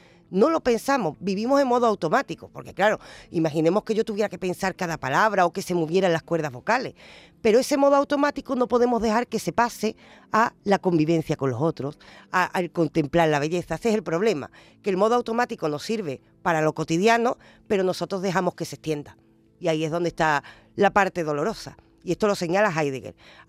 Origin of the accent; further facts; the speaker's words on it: San Fernando, Andalusia, Spain; now in Seville, Spain; al salir de mi tierra, fíjate tú, yo llegué aquí queriendo ver todo lo de Sevilla por bonito y después hice el ejercicio de, al volver a San Fernando, decir, voy a hacer lo mismo allí.